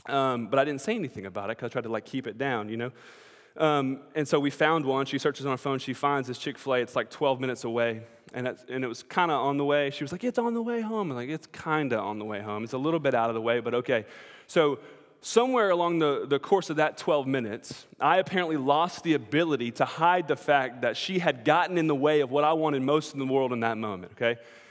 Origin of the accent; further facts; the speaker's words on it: Georgia, United States; We grew up in South Georgia